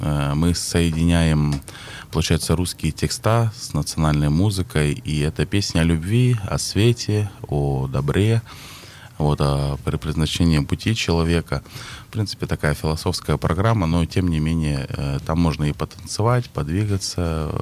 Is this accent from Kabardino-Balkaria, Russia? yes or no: no; Kemerovo Oblast, Russia; born there; Я родился в Кузбассе, вот это, и там очень плотно проживают алтайцы тоже. Угу. По национальности я телеут.